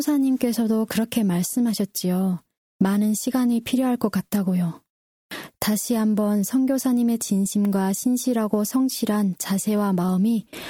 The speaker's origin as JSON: {"language": "Korean", "country": "North Korea", "said": "우리 고향 북조선 성도님들 또한 하나님 안에서 한 가족이 될 수 있고"}